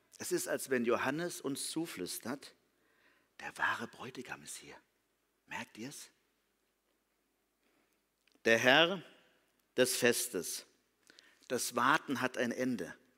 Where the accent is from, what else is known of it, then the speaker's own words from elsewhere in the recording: Germany; Als Deutsche kennen wir das nicht so, die Schamkultur. Wir leben in einer Schuldkultur.